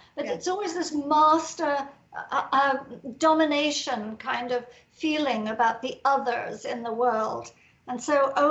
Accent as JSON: {"language": "English", "region": "England", "country": "United Kingdom", "said": "You know, I'm English, we're supposed to be reserved."}